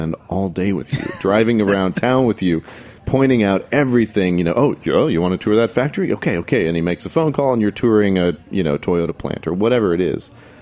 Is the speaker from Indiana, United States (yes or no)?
yes; Indianapolis, Indiana, United States; down into Indianapolis, Indiana, my hometown, was part of the original interstate system